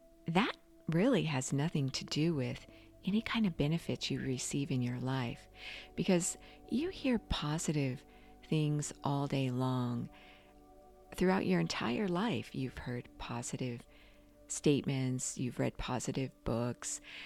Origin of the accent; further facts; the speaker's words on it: Philippines; By November, the strongest storm in the world hit my hometown in the Philippines, and I wasn't able to contact my family.